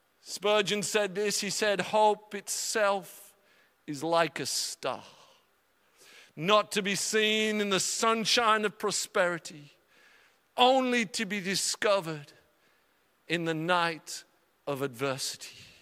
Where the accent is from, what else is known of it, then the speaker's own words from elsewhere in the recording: United Kingdom; As British people, as men, how good are we?